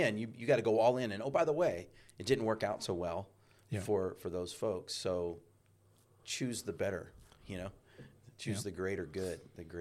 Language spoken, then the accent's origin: English; Texas, United States; Well, I mean, you guys know I grew up in Texas, and that's the, what do they call it, the buckle of the Bible Belt.